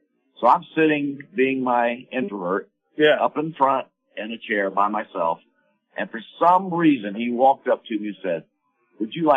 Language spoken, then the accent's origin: English; Florida, United States; now in Spanish Fork, United States; I am from Florida originally.